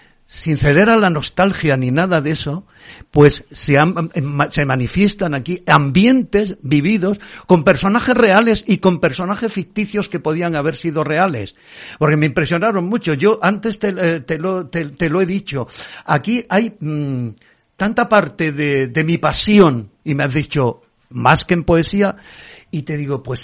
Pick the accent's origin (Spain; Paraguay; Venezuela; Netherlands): Spain; Granada, Andalusia; moved away as an adult; now in Madrid, Spain; en aquellos años 80, cuando vine de Granada a Madrid para continuar mis estudios